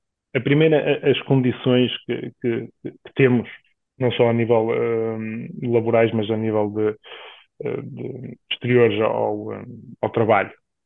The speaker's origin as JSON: {"language": "Portuguese", "country": "Portugal", "said": "Nós temos nós enquanto portugueses"}